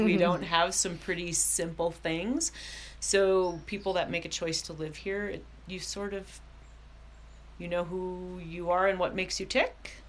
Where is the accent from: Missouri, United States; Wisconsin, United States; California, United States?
Wisconsin, United States; I didn't love winter growing up in Wisconsin, but I love winter here because I can be out snowshoeing.